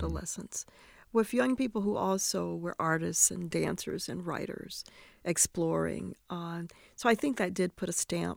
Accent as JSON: {"language": "English", "town": "Efland", "region": "North Carolina", "country": "United States", "tie": "born or raised there", "said": "I grew up in Eflin."}